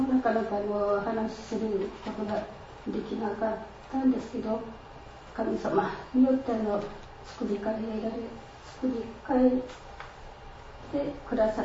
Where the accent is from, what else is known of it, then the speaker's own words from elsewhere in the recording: Naha, Okinawa, Japan; moved away as an adult; now in Maizuru, Japan; 私は沖縄県那覇市出身で那覇市で生まれ育って、この舞鶴に来る前は北部沖縄の北部というところで23年ぐらい過ごしていました。